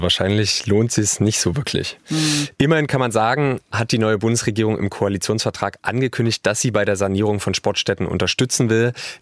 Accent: Halle, Saxony-Anhalt, Germany; Ich spiele in meiner Heimatstadt Halle seit vielen, vielen Jahren Fußball im Verein.

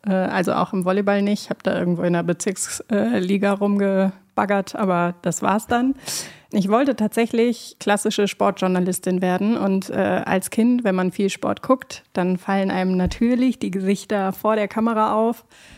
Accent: North Rhine-Westphalia, Germany; Ja, ich bin im Sauerland aufgewachsen, wie Conny sagt, in einem kleinen Dorf

